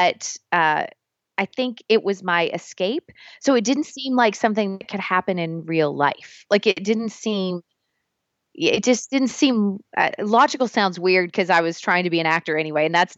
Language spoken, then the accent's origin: English; Tennessee, United States; grew up on a dairy farm in Tennessee. Like this was not on my radar. Like there was a theater in my hometown and they provided a drama teacher for my high school. It was the Cumberland County Playhouse.